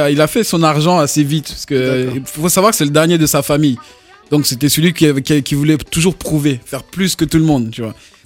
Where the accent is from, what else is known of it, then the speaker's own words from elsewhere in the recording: Mbuji-Mayi, Kasaï-Oriental, DR Congo; je viens de la RD Congo, de Mbujimaï, au Kasaï Oriental.